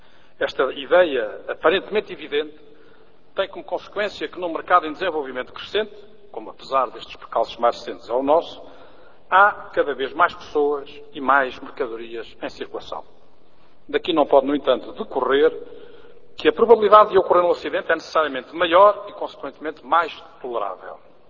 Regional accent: Portugal; Nesta matéria, e sendo português, considerando ainda a longa história da sinistralidade rodoviária nacional

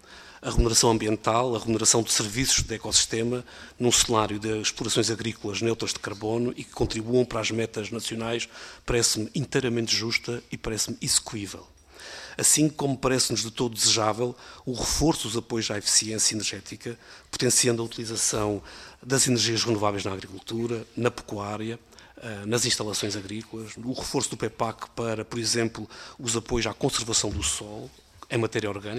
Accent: Faro, Portugal; mas eu sou algarvio e ainda por cima muito bairrista.

